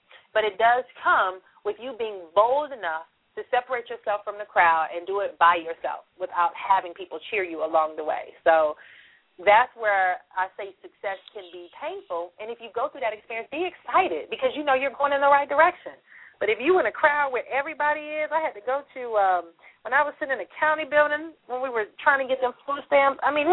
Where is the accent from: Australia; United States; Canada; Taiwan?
United States; Los Angeles, California; And, you know, we're from Los Angeles, so there's a million Cal States, Cal State LA, Cal State Fullerton.